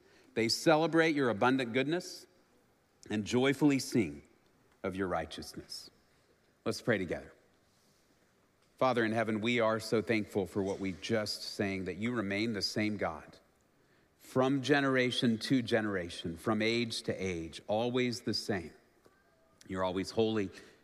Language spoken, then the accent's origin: English; Dallas, Texas, United States; So I grew up in Dallas, and growing up in Dallas, of course, this was before smartphones, before we had GPS.